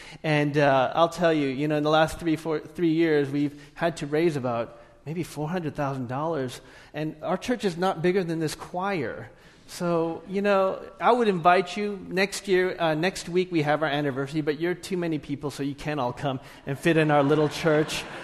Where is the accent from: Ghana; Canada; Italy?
Canada; now in Los Angeles, United States; I'm from Canada, a small town in Canada, so I'm not used to this stuff, this big city life.